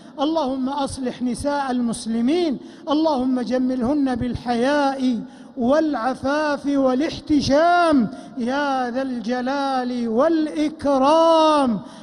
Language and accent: Arabic; Saudi Arabia; اللهم أدم على بلادنا المملكة العربية السعودية أمنها وإيمانها واستقرارها